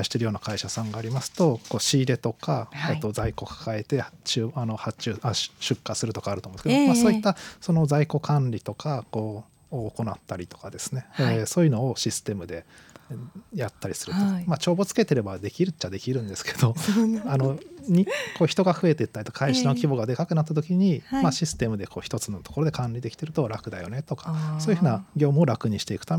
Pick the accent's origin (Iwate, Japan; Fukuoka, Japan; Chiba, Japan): Chiba, Japan; 私は千葉県の千葉市の出身になります。